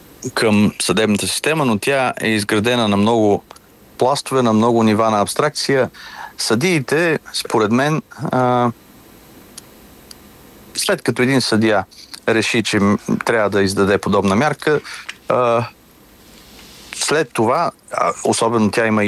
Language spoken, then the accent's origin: Bulgarian; Northern Bulgaria, Bulgaria; Аз съм от Северна България родом и за мен този край заслужава да има тази магистрала.